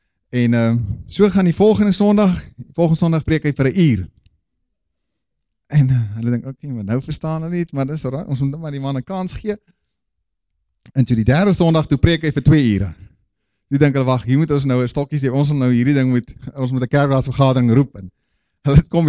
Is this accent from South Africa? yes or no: no; Namibia; moved away as an adult; also born or lived in London, United Kingdom; ek is oorspronklik van Namibia af, daar groot geword en so in 2003 die Here my begin praat en wys gaan Londen toe. Nou ja, ons is Londen toe, ek op daai stadium, en die 1 jaar het toe 8 jaar geraak